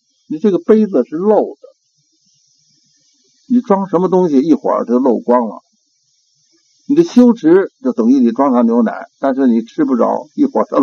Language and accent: Chinese; Tibet, China; 我们西藏人就是每年到年终自己检查检查